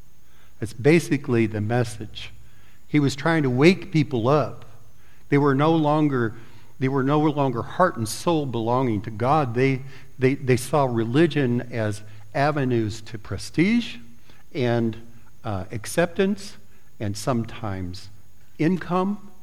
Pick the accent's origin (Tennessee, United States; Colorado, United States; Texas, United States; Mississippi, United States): Colorado, United States; And they had a mine where I was growing up in Colorado, a coal mine.